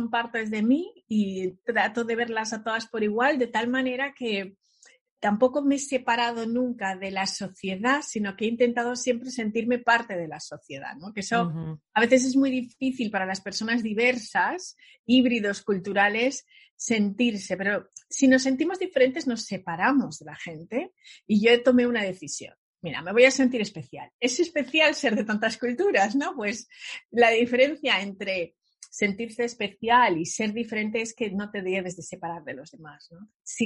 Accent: Spain; sí, soy española, pero también soy africana y también soy americana. Y al final digo, y también soy del mundo porque he estado en muchos países

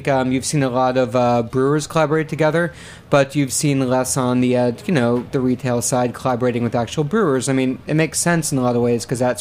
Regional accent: Ohio, United States; And I grew up in Ohio and it never really felt like Midwe

